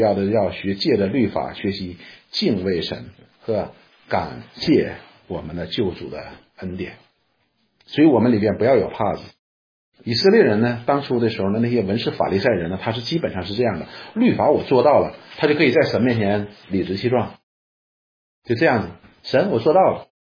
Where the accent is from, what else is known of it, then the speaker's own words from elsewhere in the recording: China; 我们中国人的修行就是这样子的